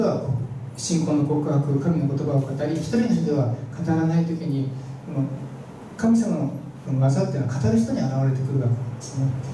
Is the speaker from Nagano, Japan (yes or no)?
yes; Nagano, Japan; 私長野県出身なんですが、長野の教会にいた時に